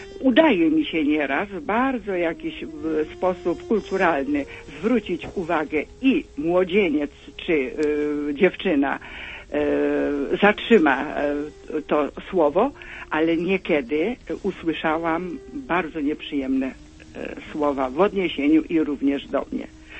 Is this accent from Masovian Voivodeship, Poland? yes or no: yes; Warsaw, Masovian Voivodeship, Poland; jestem z Warszawy.